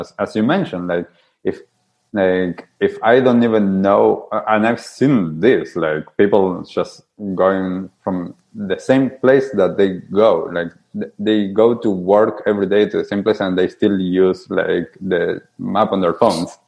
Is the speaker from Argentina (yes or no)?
yes; Argentina; first language Spanish; English is a second language; I grew up in Argentina. Spanish is my mother tongue.